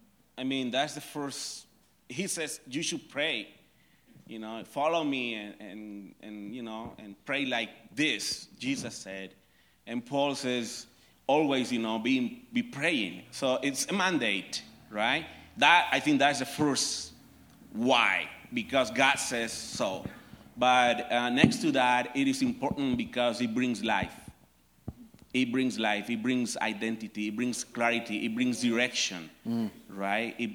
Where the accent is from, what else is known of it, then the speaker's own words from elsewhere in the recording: Colombia; I'm from Colombia, and I'm one of the pastors here as well.